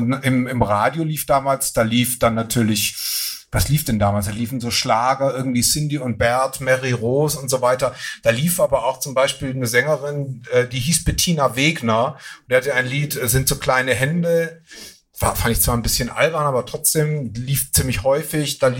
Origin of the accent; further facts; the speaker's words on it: Baden-Württemberg, Germany; born there; Ich bin in der Nähe von Tübingen geboren. Ich weiß nicht, ob man Tübingen kennt. Tübingen ist in der Nähe von Stuttgart.